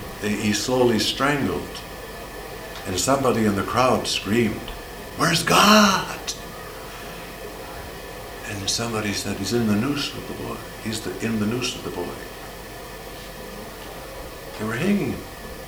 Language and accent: English; North Dakota, United States; In my home state of North Dakota. What happened to my North Dakota state?